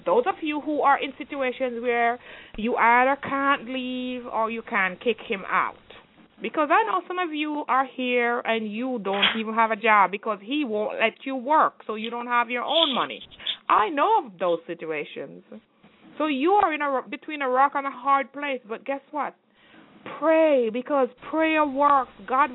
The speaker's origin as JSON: {"language": "English", "country": "Jamaica", "said": "I'm an immigrant straight spouse. I am from Jamaica."}